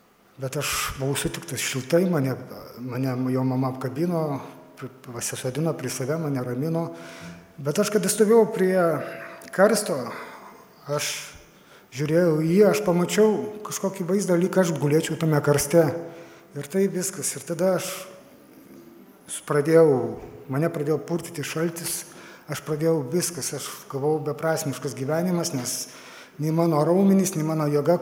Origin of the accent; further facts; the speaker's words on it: Alytus, Alytus County, Lithuania; aš esu iš Alytaus. Šiuo metu aš esu reabilitacijos centre. Man 46 metai.